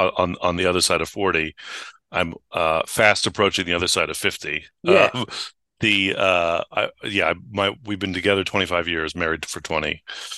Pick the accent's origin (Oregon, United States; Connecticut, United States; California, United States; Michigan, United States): California, United States; San Francisco; So like I grew up in San Francisco.